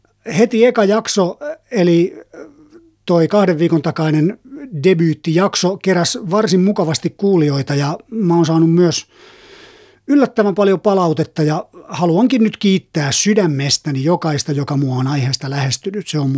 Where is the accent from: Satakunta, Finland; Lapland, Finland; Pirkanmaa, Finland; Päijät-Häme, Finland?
Pirkanmaa, Finland; Hämeenkyrö; koska olen itsekin kotoisin Hämeenkyröstä.